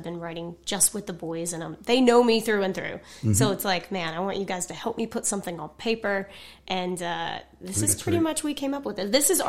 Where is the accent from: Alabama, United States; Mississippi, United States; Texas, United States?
Mississippi, United States; Hernando; also born or lived in Memphis; So I was born in Memphis and raised right outside of Memphis in a little town called Hernando, Mississippi.